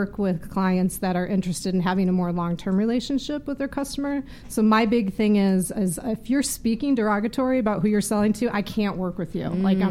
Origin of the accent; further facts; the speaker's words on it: Midwest, United States; And I often kid, I'm from the Midwest.